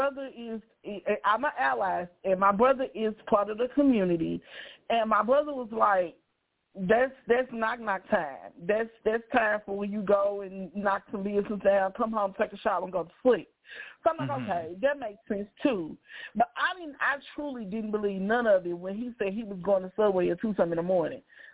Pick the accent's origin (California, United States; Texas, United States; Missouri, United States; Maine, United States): Missouri, United States; St. Louis; I don't expect nobody to stop in St. Louis like that. I love my city.